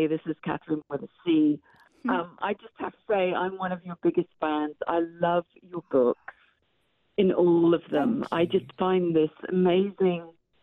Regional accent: Torquay, South West England, United Kingdom; now in River Falls, United States; I grew up in Torquay, and when you're writing about the coastal path, you know, I'm right there with you. I'm like you, I love the sea, and I'm in River Falls, Wisconsin

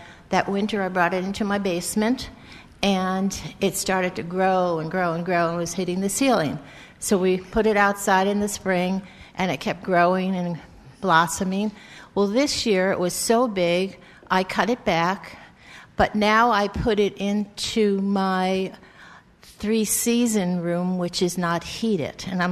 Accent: Whitefish Bay, Wisconsin, United States; I'm from Whitefish Bay, and I have a tree

